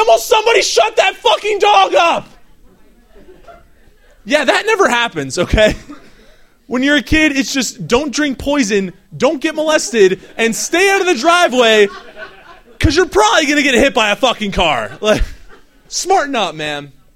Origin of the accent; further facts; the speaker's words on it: Virginia, United States; now in Arlington, United States; I'm from Loudoun County originally, but I live in Arlington now.